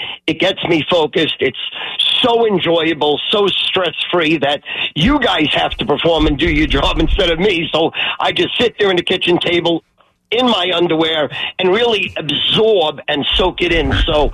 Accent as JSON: {"language": "English", "town": "Long Island", "region": "New York", "country": "United States", "tie": "born or raised there", "said": "You know, I grew up with you on Long Island."}